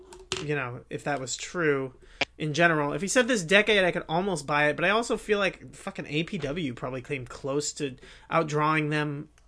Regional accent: California, United States; And growing up in California was a big deal to me.

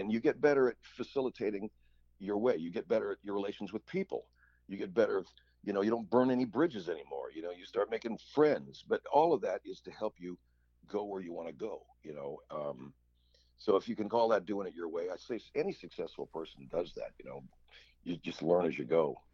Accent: Arcadia, California, United States; also born or lived in Pasadena; I grew up in Arcadia, California, Pasadena, California. I went to LaSalle High School, and then I went to Arcadia High School.

